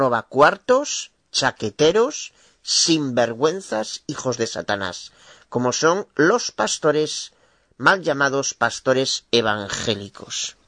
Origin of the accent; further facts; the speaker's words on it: Galicia, Spain; de Galicia, España.